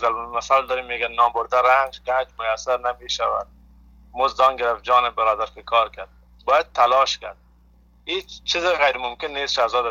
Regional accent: Afghanistan; به نمایندگی از افغانستان رو شرکت میکنم. عشق وطنم هست، ما وطنم هیچ وقت فراموش نمی کنم، بسیار دوست دارم وطنم.

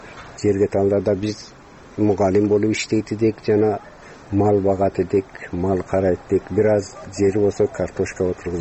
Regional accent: Jirgatal, Districts of Republican Subordination, Tajikistan; Мен өзүм 1954 жылы Тажикстандын Жиргетал айылынын Жиргетал кыштагында төрөлгөнмүн.

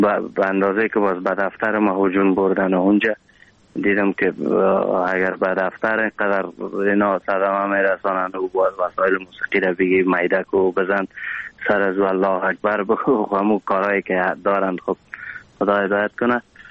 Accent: Afghanistan; also born or lived in Pakistan; now in Australia; چند روز شده که ما از پاکستان تازه آمدیم با استرالیا، یک کم حال هوای دیگه شده، چون پاکستان خیلی برم سخت گذشت. نزدیک افغانستان بود، دلم بسیار زیاد هر لحظه می تپید، می افتم برم به طرف افغانستان

